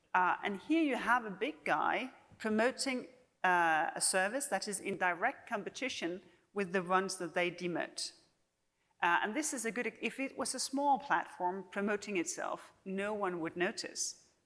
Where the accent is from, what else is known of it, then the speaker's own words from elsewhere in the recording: Denmark; English is a second language; the tradition in my home country, Denmark